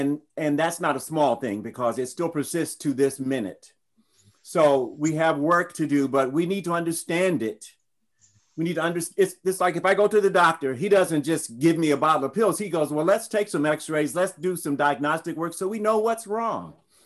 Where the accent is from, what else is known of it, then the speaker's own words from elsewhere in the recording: Tennessee, United States; I grew up in the South. It is. I grew up in Tennessee.